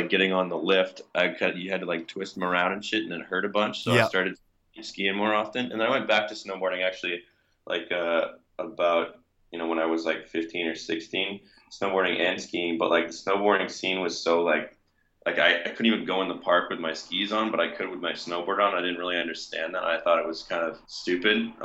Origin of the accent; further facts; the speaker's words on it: Canterbury, New Hampshire, United States; I'm from New Hampshire. I'm from Canterbury, New Hampshire, which is like tiny little town just north of Concord. Yeah, I grew up there though.